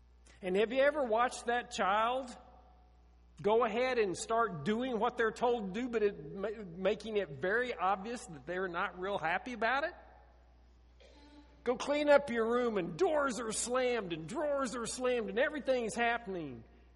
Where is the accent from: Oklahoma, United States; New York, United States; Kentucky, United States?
Oklahoma, United States; I grew up in the South, folks. You say, well, you grew up in Oklahoma.